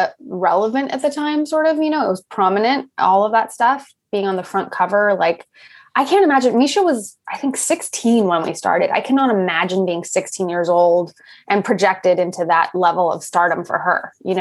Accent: Los Angeles, California, United States; I had done it a bit when I was younger before The OC because I grew up in Los Angeles.

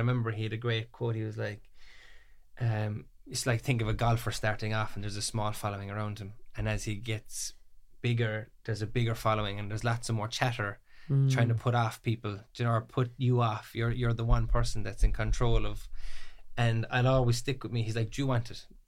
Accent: Ballymac, Munster, Ireland; I'm 23. I'm from Kerry, Ballymac.

